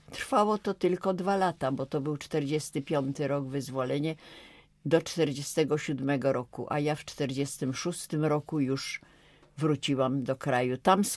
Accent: Warsaw, Masovian Voivodeship, Poland; born there; now in Łódź, Poland; Oczywiście miałam szczęście, że urodziłam się w Warszawie, że przeżyłam powstanie i że teraz jestem łodzianką

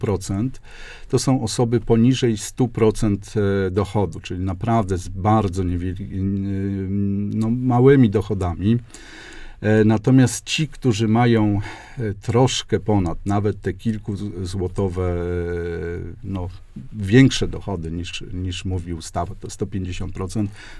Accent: Łódź, Łódź Voivodeship, Poland; jestem rodowitym łodzianinem, i moje babcie mają takie typowe życiorysy, obie w wieku 13 lat poszły do fabryki

